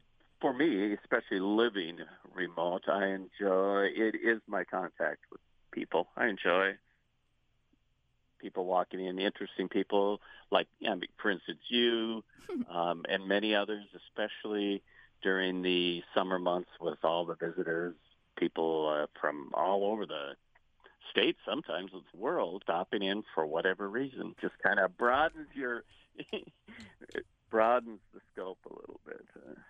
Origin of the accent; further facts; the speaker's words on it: Blackduck, Minnesota, United States; I grew up in the Black Duck area and then went off to college, and then I was also in Denmark for a while